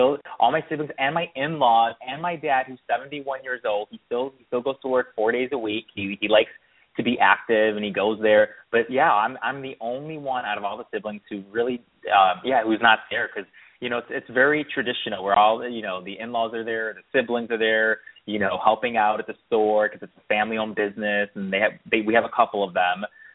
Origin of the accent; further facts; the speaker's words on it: Chicago, Illinois, United States; growing up in Chicago, I would always go to the Oprah Winfrey Show.